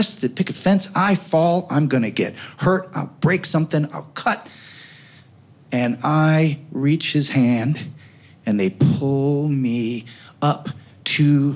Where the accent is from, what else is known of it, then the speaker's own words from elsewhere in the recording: Oak Park, Illinois, United States; I grew up on Gunderson and Madison in Oak Park.